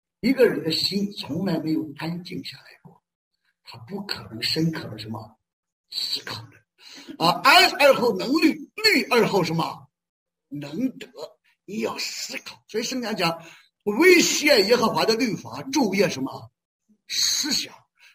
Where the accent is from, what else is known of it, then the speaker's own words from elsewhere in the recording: China; 我们来自大陆，习惯了阶级斗争、苦大仇深的人